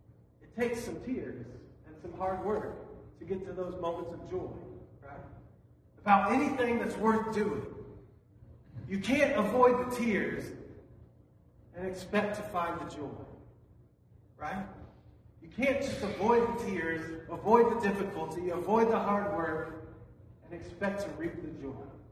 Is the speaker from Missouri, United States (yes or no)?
yes; Summit, Missouri, United States; I got to go for a walk yesterday back in my hometown, at least Summit, Missouri.